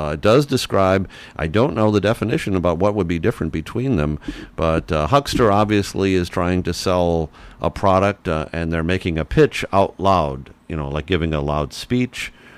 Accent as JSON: {"language": "English", "town": "Detroit", "region": "Michigan", "country": "United States", "tie": "born or raised there", "said": "In the 1950s, when I grew up in Detroit"}